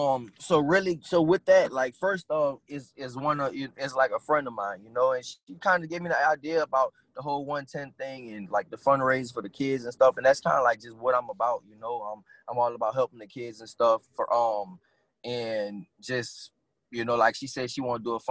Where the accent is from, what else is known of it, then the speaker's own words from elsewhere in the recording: New Orleans, Louisiana, United States; I didn't have that growing up in New Orleans.